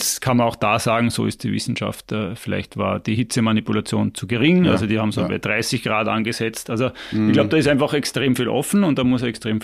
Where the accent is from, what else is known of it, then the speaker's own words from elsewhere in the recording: Vorarlberg, Austria; also born or lived in Germany; ich bin eigentlich nicht nur in Vorarlberg aufgewachsen, sondern auch in Deutschland. Mein Vater ist Deutscher